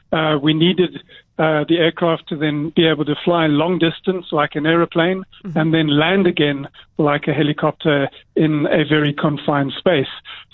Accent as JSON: {"language": "English", "town": "Cape Town", "region": "Western Cape", "country": "South Africa", "tie": "born or raised there", "said": "Great to talk to you, Pippa, and always good to talk to people from my hometown, Cape Town."}